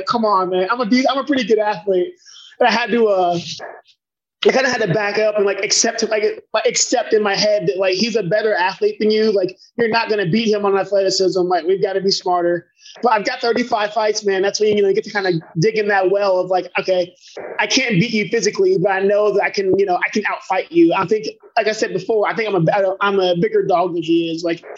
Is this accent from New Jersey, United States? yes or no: no; Cincinnati, Ohio, United States; I grew up in Cincinnati, Ohio. I was born and raised.